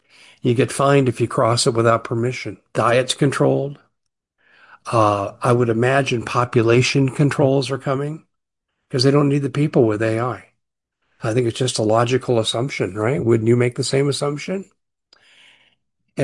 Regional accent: Littleton, Colorado, United States; also born or lived in Aurora; I grew up in the Denver metropolitan area. Little kid, I lived in Littleton, then we lived in Aurora.

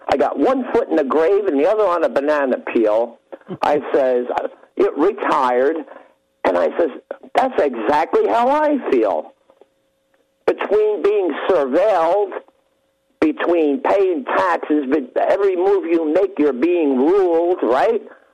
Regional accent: Northeast, United States; I grew up in the Northeast in a large city

